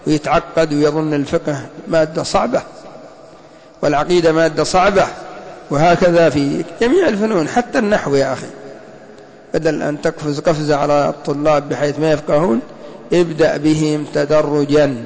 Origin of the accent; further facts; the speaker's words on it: Yemen; وربما تجد عندنا في اليمن ما أحد يعرف هذا الخلاف